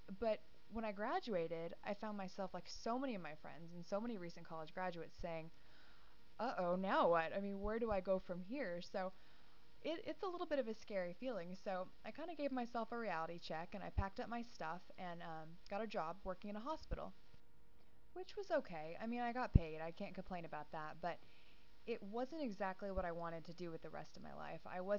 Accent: El Paso, Texas, United States; I'm from El Paso, Texas, where I was born and raised, and for those of you who aren't familiar, El Paso is basically as far west as you can go in the state. It's a border town, right on the border of Mexico and New Mexico.

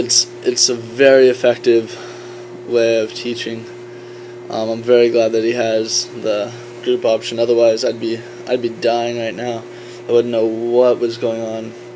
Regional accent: San Diego, California, United States; I'm from San Diego. I was born and raised here.

